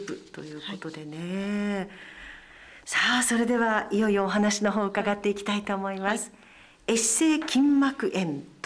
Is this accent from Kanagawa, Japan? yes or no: no; Hachinohe, Aomori, Japan; born there; 私の生まれたところでもありまして